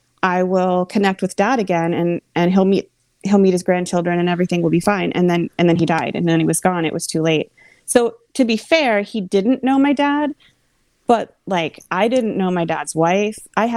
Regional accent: Pennsylvania, United States; And they were a different breed than Central Pennsylvania. And here was this guy from my hometown.

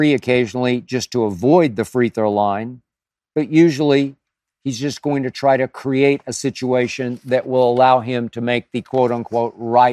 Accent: Oklahoma City, Oklahoma, United States; I'll also mention that when I was a kid growing up in Oklahoma City, my favorite baseball player was Mickey Mantle.

